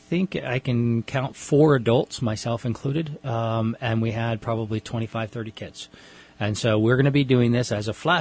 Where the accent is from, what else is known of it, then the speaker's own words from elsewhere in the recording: Palo Cedro, California, United States; I grew up here. I grew up out in Palo Cedro 55-plus years ago.